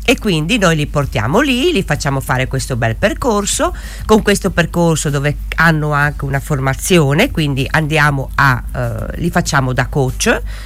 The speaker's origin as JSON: {"language": "Italian", "region": "Friuli-Venezia Giulia", "country": "Italy", "tie": "born there", "said": "Io sono di origini friulane, vivo in provincia di Udine, sono nata in provincia di Udine"}